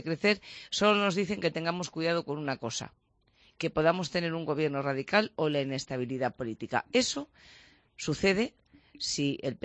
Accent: Albacete, Castilla-La Mancha, Spain; estoy en los estudios de COPE de Albacete y encantada de estar aquí. En mi tierra y en mi ciudad también.

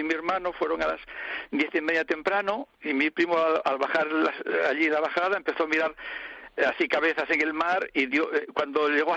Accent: Ovio, Asturias, Spain; yo vivo en Ovio siempre.

